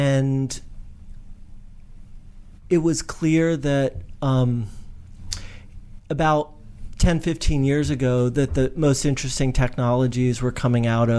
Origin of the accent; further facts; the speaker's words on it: Bethesda, Maryland, United States; Bethesda, Maryland.